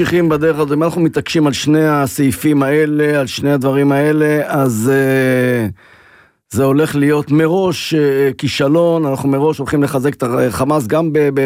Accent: Ashdod, Southern District, Israel; גדלתי באשדוד

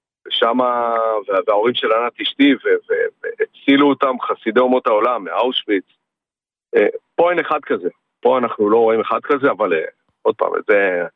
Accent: Kiryat Bialik, Haifa District, Israel; אנחנו מקריית ביאליק.

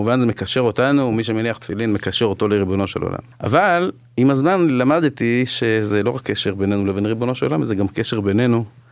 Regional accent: Haifa, Haifa District, Israel; טוב, אז זה ככה בקצרה, אני גדלתי בחיפה

